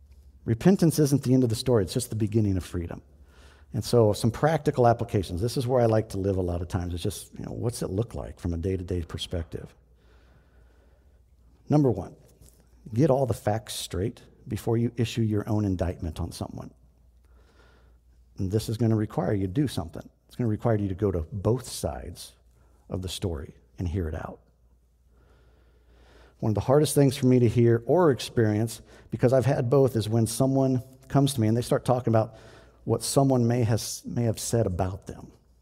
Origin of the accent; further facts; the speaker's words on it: Cordon, Iowa, United States; when I was a kid, growing up in Cordon Bible Church down in Cordon, Iowa